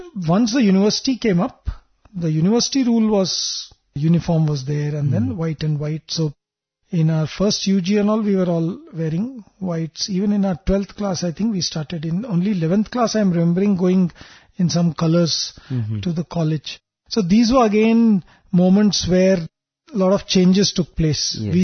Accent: Delhi, India; when I came from Delhi, I was a novice.

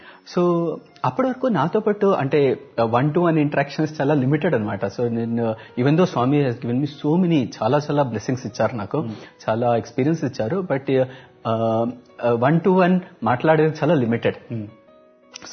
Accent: Delhi, India; also born or lived in Andhra Pradesh; And actually మేము తెలుగు వాళ్ళమే, but ఆంధ్రాలో ఎప్పుడూ ఉండలేదు. సో చిన్నప్పుడు స్కూలింగ్ అంతా ఢిల్లీలో

